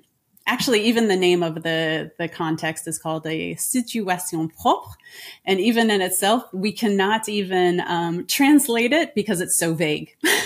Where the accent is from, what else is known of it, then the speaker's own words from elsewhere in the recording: United States; now in France; Okay. Well, yes, I am an American.